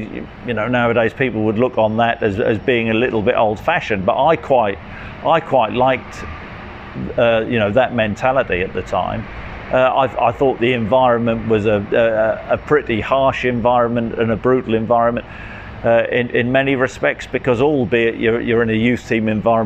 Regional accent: Nottingham, East Midlands, United Kingdom; born there; I was born in Nottingham.

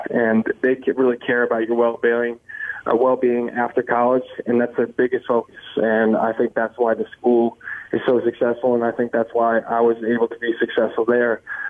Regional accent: Easton, Connecticut, United States; Right, so I grew up in Easton, Connecticut.

